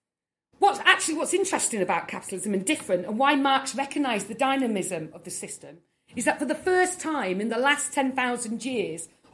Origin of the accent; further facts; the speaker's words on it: United Kingdom; now in Australia; When it comes to schooling, God, it makes me really laugh as a Brit.